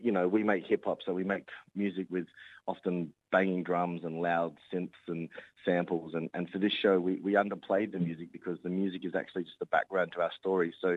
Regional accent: Australia; how me and Joel have sort of conducted ourselves growing up in Australia.

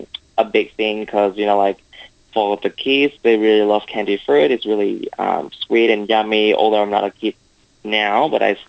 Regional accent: Vietnam; now in Australia; I'm from Vietnam. I'm currently a fourth year student at the University of Wollongong

